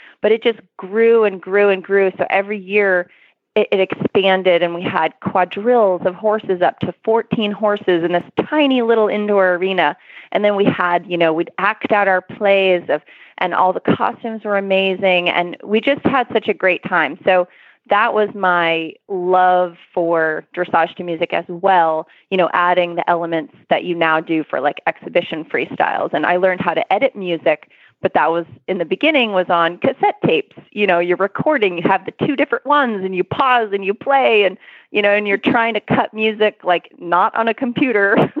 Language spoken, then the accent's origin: English; Maine, United States; I live in Florida now, but I grew up in Maine